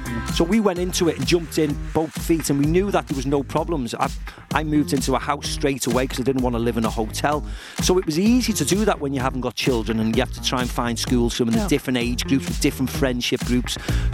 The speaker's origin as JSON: {"language": "English", "town": "Liverpool", "region": "North West England", "country": "United Kingdom", "tie": "born or raised there", "said": "I was born in Liverpool, so it had a different mentality because, of course, I grew up loving Everton"}